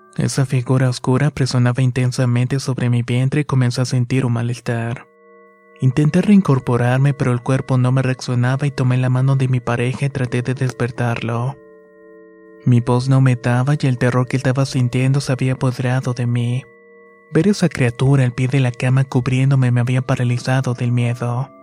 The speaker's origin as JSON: {"language": "Spanish", "region": "Aguascalientes", "country": "Mexico", "said": "Soy del estado de Aguascalientes."}